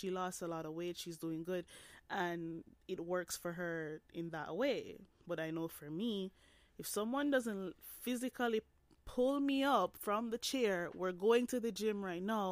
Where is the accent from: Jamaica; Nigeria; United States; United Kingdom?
Jamaica; now in Canada; I grew up in Jamaica, not to say that Jamaica does not have gyms.